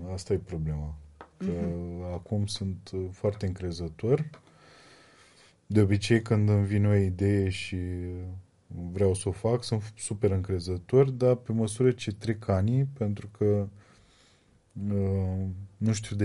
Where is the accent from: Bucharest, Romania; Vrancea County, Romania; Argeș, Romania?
Vrancea County, Romania; Focșani; Păi, eu sunt un băiat din Focșani care se miră că ni se întâmplă lucruri bune